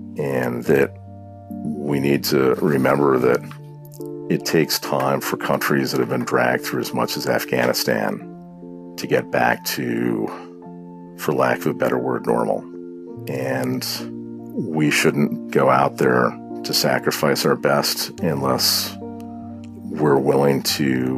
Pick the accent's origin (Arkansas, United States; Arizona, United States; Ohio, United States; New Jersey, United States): New Jersey, United States; Yeah, this unit was security forces from New Jersey, and I grew up in New Jersey.